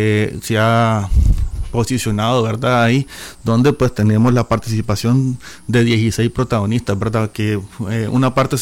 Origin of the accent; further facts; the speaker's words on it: Nicaragua; eso es lo que nos caracteriza como nicaragüenses